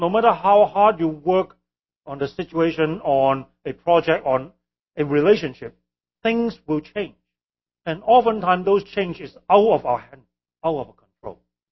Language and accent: English; Hong Kong; English is a second language; We live on a sixth floor. And I remember often time when there's typhoon. I grew up in Hong Kong.